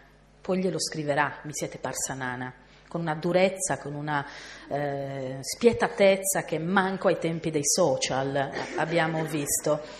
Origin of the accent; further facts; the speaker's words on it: Cabras, Sardinia, Italy; Io vengo da Cabras